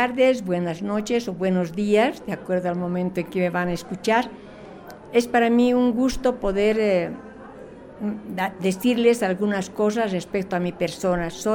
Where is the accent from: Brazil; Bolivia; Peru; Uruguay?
Bolivia; Cochabamba; now in La Paz, Bolivia; No, yo soy de Cochabamba.